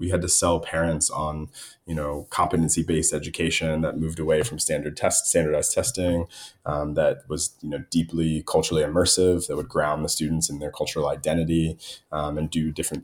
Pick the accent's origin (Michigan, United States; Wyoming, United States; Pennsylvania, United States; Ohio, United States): Pennsylvania, United States; Narrowtown; I grew up outside of Philadelphia, a place called Narrowtown, so kind of an old mill town just on the outskirts of the city.